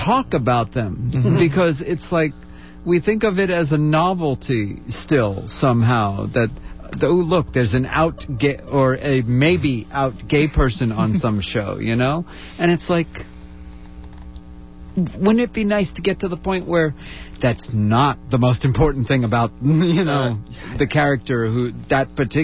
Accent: New York, United States; Hey, I'm a transplant, too. I grew up in New York.

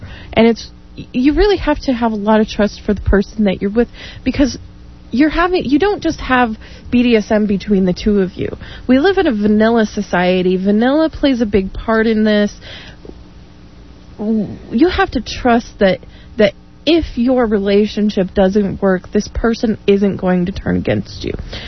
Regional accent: Salt Lake City, Utah, United States; also born or lived in Denver; I may be born and raised in Salt Lake, but I actually moved here after 10 years of living in Denver.

